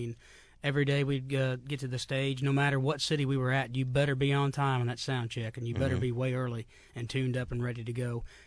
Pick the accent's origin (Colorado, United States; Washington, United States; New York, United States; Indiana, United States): Indiana, United States; Milan; Indiana, southeastern Indiana. If you ever seen the movie Hoosiers, the basketball movie, Milan, Indiana. That's my hometown. Milan.